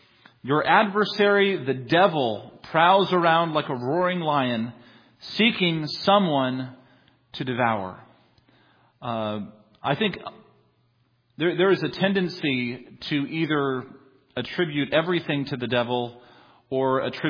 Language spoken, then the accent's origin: English; Northeast, United States; I grew up in the Northeast and we used to see them all the time.